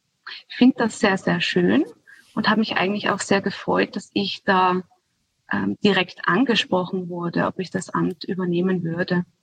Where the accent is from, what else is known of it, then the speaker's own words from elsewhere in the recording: Austria; als Österreicher ist man zwar schon Ausländer, aber nicht so extrem Ausländer.